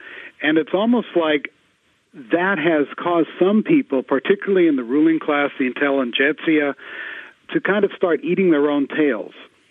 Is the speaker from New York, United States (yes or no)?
no; Los Angeles, California, United States; I grew up in Los Angeles in the 50s. The smog there was really bad.